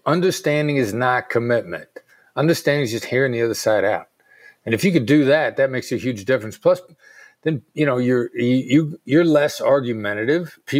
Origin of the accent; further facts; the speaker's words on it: Iowa, United States; And I grew up in Iowa. I'd never been anywhere.